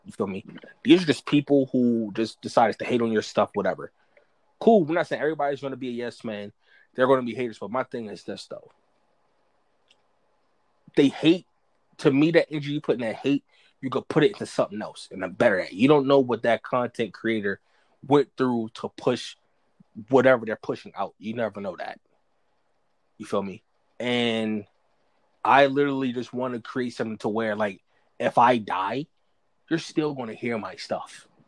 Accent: Baltimore, Maryland, United States; Because like I said, I come from Baltimore, so you feel me? I've seen some bad shit.

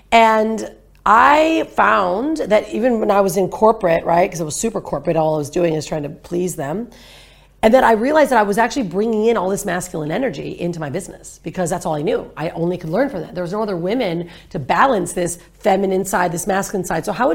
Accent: United States; you and I are both American or you're Canadian, I'm American.

